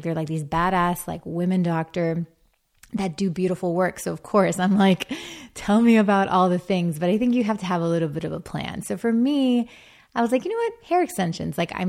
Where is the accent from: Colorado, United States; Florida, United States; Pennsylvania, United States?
Florida, United States; Miami; And it's funny because I'm from Miami. So obviously it's like the capital of plastic surgery and all that.